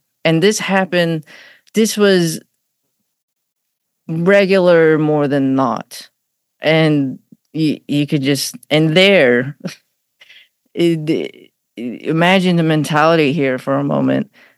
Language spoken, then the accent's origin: English; Iran; I was born in Iran, so I didn't grow up in the States. In Iran, I was born at a time where Iran and Iraq were at war.